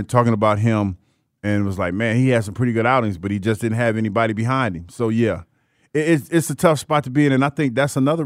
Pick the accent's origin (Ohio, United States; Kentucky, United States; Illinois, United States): Ohio, United States; So yeah, I'm from Ohio. I'm from the Midwest.